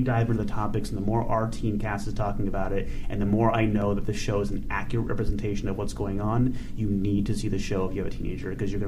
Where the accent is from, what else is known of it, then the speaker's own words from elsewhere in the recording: La Mirada, California, United States; I grew up in La Mirada, and I was an usher at the La Mirada Theater.